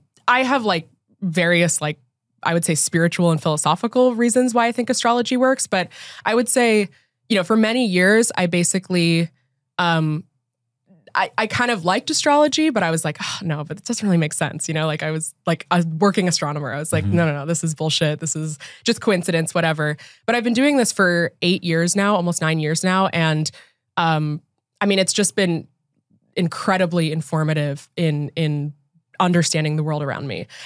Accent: United States; Like I'm an American living through the American Pluto return.

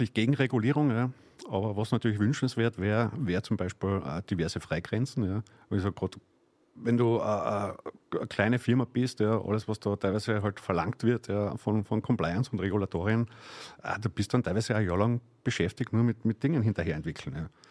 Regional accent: Austria; Ich bin gern da, ich bin Österreicher, ich wohne da gern, ich habe da meine Family, meine Friends.

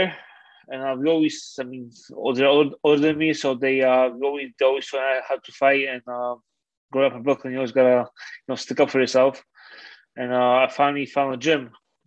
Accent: Wałbrzych, Lower Silesian Voivodeship, Poland; now in New York, United States; We come from Wałbrzych, Poland, so it's like a little town of 60,000 people in northeast part of Poland.

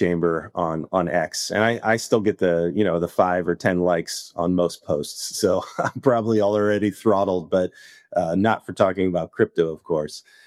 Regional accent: United States; being an American, I think it's difficult to take a position on stable coins

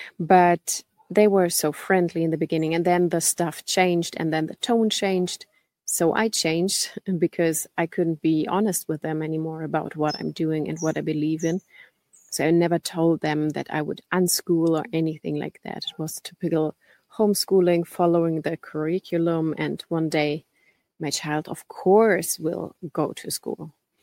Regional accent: Germany; now in Canary Islands, Spain; before we settled down in the Canary Islands, I mean, we are originally from Germany.

